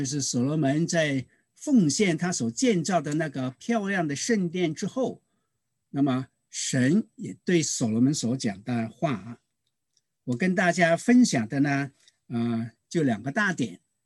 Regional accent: China; 用我们中国人的话语来讲呢，叫做人要居安就思危啊。

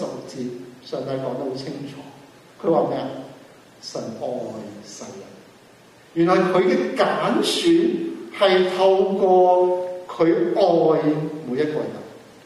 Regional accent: Hong Kong; 大家香港人，我香港人，以前我在香港，我跟我爸爸去买餸。

